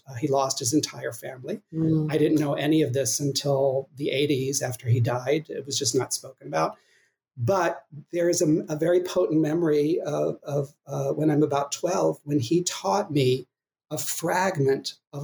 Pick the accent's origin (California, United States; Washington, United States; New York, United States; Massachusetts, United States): California, United States; Los Angeles; this little queer Jewish boy growing up in West LA, that spoke to me.